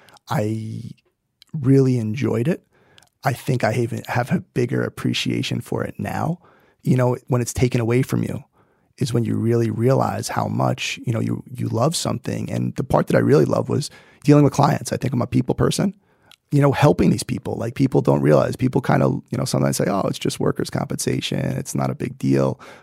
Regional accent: Brooklyn, New York, United States; I grew up in Brooklyn.

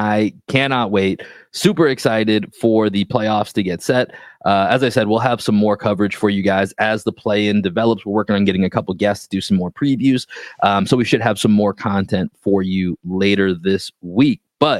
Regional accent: Dorchester, Massachusetts, United States; growing up in Dorchester, knowing the legend, loving when he would sneak in a Tuohy Park reference or, you know, whatever it might be about St. Brendan's or St. Anne's, and, you know, little bits and pieces of the neighborhood

